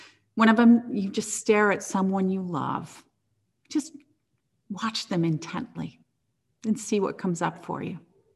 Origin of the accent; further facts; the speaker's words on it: Medford, Oregon, United States; the house where I grew up in Medford, Oregon.